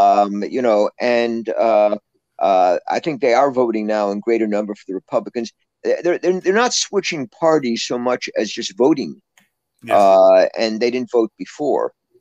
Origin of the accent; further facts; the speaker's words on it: Connecticut, United States; at least where I grew up in Connecticut, as being all Catholic.